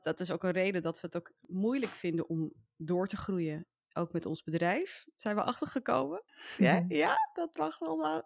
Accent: Amsterdam, North Holland, Netherlands; En ik kom ook niet uit het zuiden, ik kom gewoon uit Amsterdam, dus gewoon G.

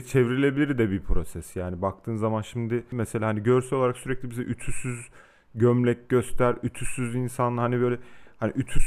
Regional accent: Gaziantep, Turkey; Ben Gaziantep'te büyümüşüm, sen Eskişehir'de büyümüşsün mesela.

